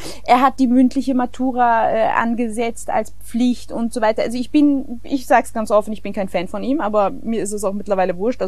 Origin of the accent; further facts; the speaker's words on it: Germany; Darf ich als Deutsche hier den Bundespräsidenten wählen?